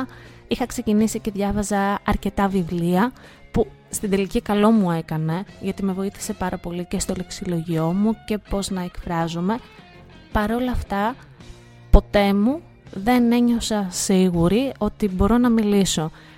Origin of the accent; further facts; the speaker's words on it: Varda, Western Greece, Greece; γιατί δεν είχα αυτή την νεοϋορκέζικη προφορά, προφανώς, γιατί γεννήθηκα και μεγάλωσα στη Βάρδα Ηλίας, με ένα μικρό διάλειμμα της Σάμου και της Θεσσαλονίκης όπου πήγα να σπουδάσω.